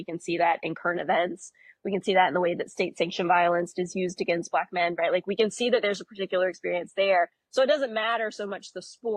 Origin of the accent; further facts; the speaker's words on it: Greensboro, North Carolina, United States; living in North Carolina, growing up around Duke, UNC, State, Wake Forest. I grew up in Greensboro, so the ACC played there every year.